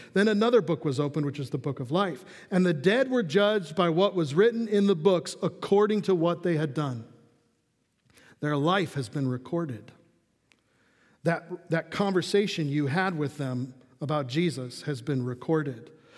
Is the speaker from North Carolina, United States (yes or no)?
no; Chicago, Illinois, United States; I am a born cynic because I grew up in Chicago. It's like the blood that oozes out of everything out of a Chicago native is cynicism.